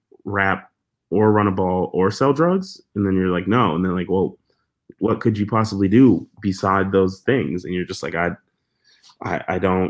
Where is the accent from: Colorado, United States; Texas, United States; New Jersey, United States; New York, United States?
New York, United States; Rochester; I'm like, oh yeah, I'm from Rochester, New York.